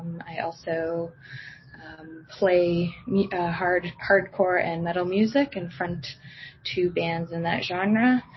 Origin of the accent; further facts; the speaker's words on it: Canada; So that's always been a hard thing to sort of swallow as a Canadian